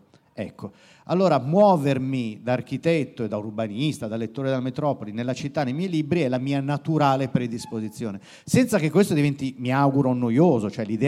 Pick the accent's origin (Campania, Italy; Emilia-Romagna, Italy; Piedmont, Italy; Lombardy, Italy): Lombardy, Italy; Milan; io quando, di dove sei? Di Quartogiaro, tutti a controllare la catenina o il portafoglio, no? Cioè come se fossimo dei ladri così in trasferta.